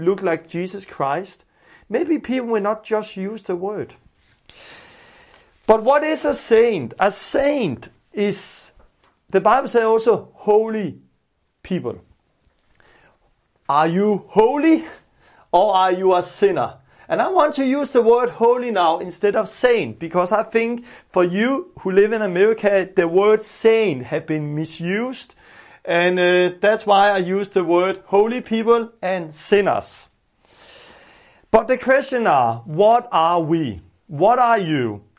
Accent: Denmark; English is a second language; in Denmark, growing up in Denmark

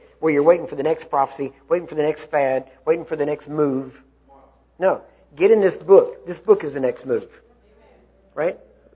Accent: Texas, United States; You know, I'm a Texan, so yeah, of course I want to watch The Alamo.

